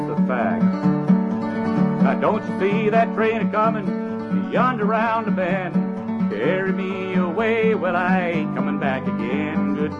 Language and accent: English; Utah, United States; And I come from Utah. You ever been to Utah?